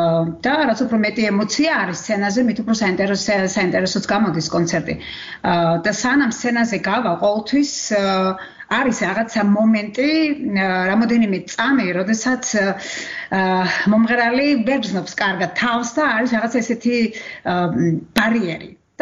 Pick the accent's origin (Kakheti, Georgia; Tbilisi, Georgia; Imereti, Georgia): Kakheti, Georgia; moved away as an adult; now in Austria; საერთოდ არანაირი აგრესია არ ყოფილა, არა მარტო ზუგდიდში, არამედ ჩემ სოფელში, კახეთში, სადაც მე დაიბადე და გავიზარდე.